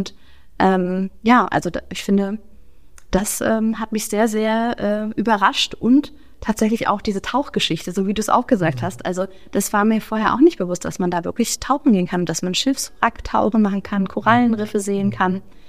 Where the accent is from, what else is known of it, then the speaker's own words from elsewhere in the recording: Hesse, Germany; das SCH und CH ist ja schwierig für mich als Hesse.